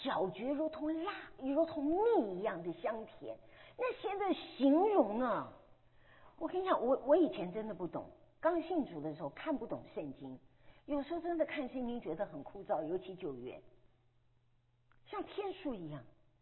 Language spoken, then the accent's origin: Chinese; Shandong, China; 我山东人，你知道，家教那是非常非常那个的。